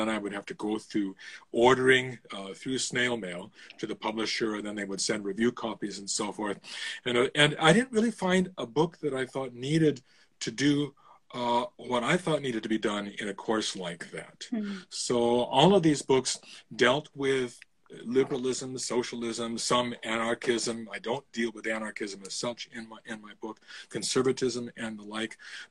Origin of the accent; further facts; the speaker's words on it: Illinois, United States; born there; I'm American by birth. I was born just outside of Chicago, and I grew up in a very politically minded household.